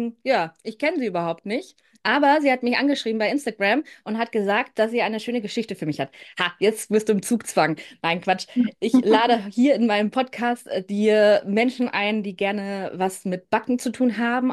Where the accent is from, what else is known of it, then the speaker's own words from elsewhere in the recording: Munich, Bavaria, Germany; Ich komme aus München ursprünglich, also so ein bisschen bayerisch, aber meine Eltern aus Hessen. Deshalb spreche ich eigentlich nichts. Halt Hochdeutsch.